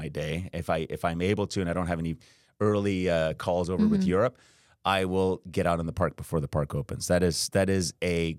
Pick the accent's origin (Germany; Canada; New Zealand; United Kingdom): Canada; moved away as an adult; now in Florida, United States; Yeah, I'm not a native of Florida, but I'm not going to go too far back. But I grew up in Canada. Came to the United States in 2002